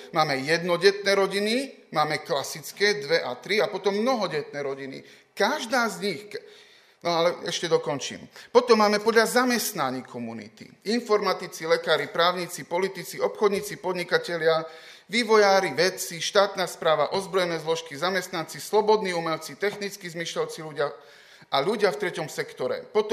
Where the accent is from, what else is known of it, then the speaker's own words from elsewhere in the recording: Košice, Košice Region, Slovakia; veď my sme Košičania, u nás my nemáme stred rôznych kultúr.